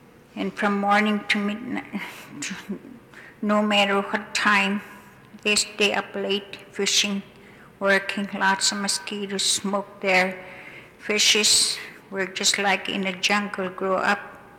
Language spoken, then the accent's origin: English; Noorvik, Alaska, United States; also born or lived in Selawik; I'm from Selwick and I grew up at Nervik.